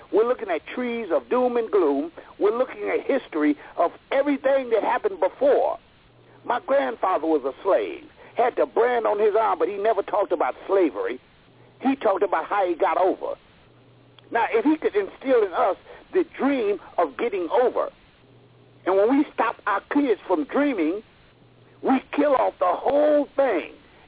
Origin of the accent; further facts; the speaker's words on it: Detroit, Michigan, United States; I'm from Detroit.